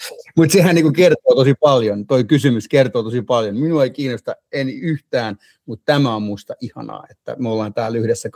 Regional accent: Nurmijärvi, Uusimaa, Finland; Mä oon siis Lepsämästä kautta Kuonamäeltä kotoisin tuossa Nurmijärven puolta, mutta joudun jossain vaiheessa vaihtaa koulut Espoon puolelle

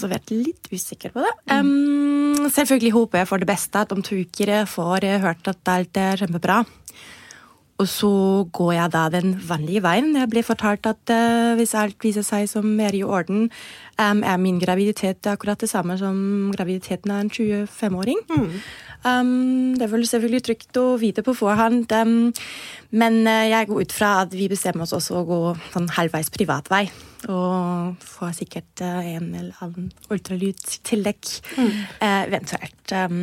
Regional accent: Germany; Norwegian is a second language; now in Norway; som du sa tidligere, kom jeg fra Tyskland.

